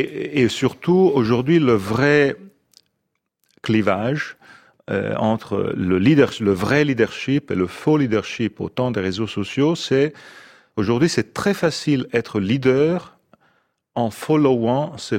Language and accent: French; Italy; French is a second language; Je ne suis pas français, je suis italien.